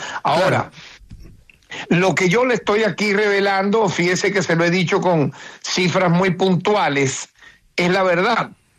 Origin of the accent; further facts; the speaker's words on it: Venezuela; Quienes están en este momento dirigiendo las instituciones, me incluyo, somos venezolanos, dignos, que amamos nuestra patria.